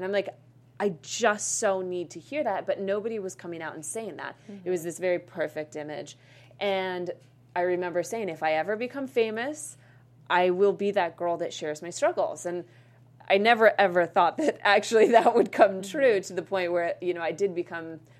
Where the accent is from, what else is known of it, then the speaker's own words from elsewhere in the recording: Boulder, Colorado, United States; So I'm from Boulder, Colorado. Mm-hmm. It is a very, very active place.